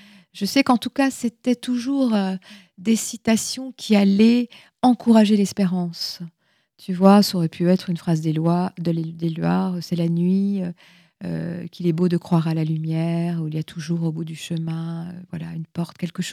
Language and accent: French; Lorient, Brittany, France; born there; je suis née à Lorient, puisque mes parents se sont rencontrés, ont vécu, vivent toujours dans la région de Lorient.